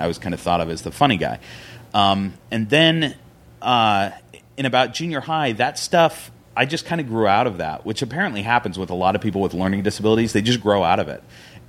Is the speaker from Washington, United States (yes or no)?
yes; Spokane, Washington, United States; now in Los Angeles, United States; I grew up in Spokane, Washington. And back to the other thing, I've been here about 6 years, maybe 7 years is really how long I've been in L.A. But I grew up in Spokane, Washington.